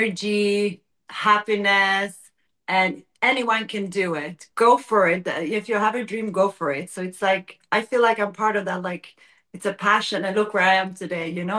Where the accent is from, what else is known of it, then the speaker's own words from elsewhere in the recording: Sweden; because it's my home country also, It feels very special to be back home again